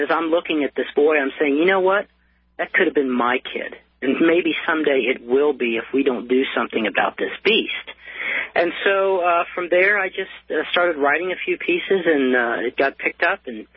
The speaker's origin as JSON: {"language": "English", "country": "United States", "tie": "born or raised there", "said": "I was raised as an American."}